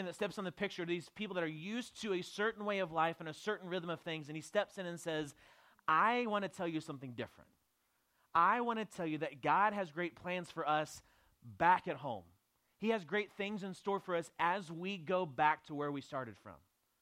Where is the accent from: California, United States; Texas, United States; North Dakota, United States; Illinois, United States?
Texas, United States; Abilene; I grew up in Abilene, Texas. And I came down here and fell in love with a girl that was leading a trip that I came on and moved here